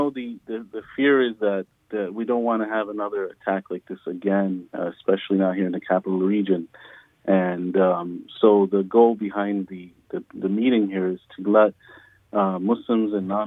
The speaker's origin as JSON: {"language": "English", "town": "Albany", "region": "New York", "country": "United States", "tie": "born or raised there", "said": "I grew up in Albany. I went to school in Troy, and I love the community up here."}